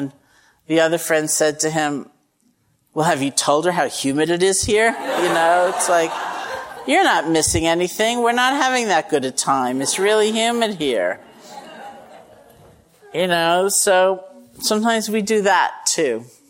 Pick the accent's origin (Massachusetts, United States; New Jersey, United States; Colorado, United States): Massachusetts, United States; And I'm from Massachusetts, so that's different.